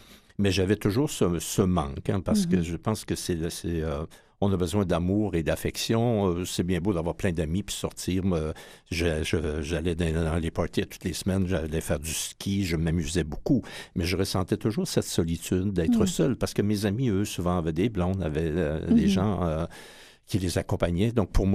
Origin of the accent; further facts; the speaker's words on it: Thetford Mines, Quebec, Canada; Moi, je suis né à Thetford Mines, la ville minière dans les cantons de l'Est, où maintenant on bannit l'amiante, mais je suis né là, j'ai été élevé là.